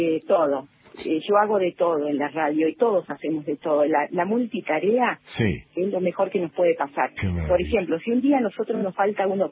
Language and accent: Spanish; Gobernador Gregores, Santa Cruz, Argentina; moved away as an adult; also born or lived in Perito Moreno / Comodoro Rivadavia; Comencé en mi pueblo natal, allí en el centro de la provincia de Santa Cruz, en una localidad que se llama Gobernador Gregores.